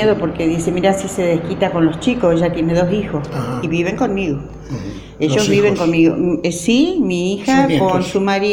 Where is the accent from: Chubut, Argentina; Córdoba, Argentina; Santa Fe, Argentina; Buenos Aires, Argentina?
Santa Fe, Argentina; Garabato; yo soy de Garabato, tengo mis raíces ahí, tengo todos, primas, todo.